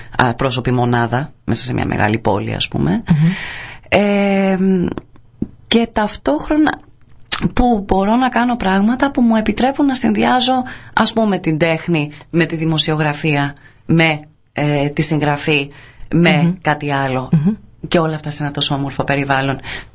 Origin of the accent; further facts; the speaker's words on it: Corfu, Ionian Islands, Greece; also born or lived in England; η μητέρα μου είναι Κυρκυραία και ο πατέρας μου είναι Άγγλος. Εγώ γεννήθηκα στην Αγγλία. Ήρθαμε οικογενειακώς στην Κέρκυρα όταν ήμουν 4.